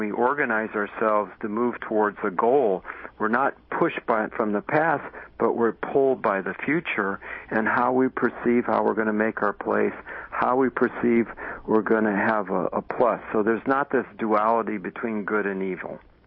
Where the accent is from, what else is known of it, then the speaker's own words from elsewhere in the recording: Midwest, United States; I grew up in the Midwest and out on the farms, and we'd have cellars.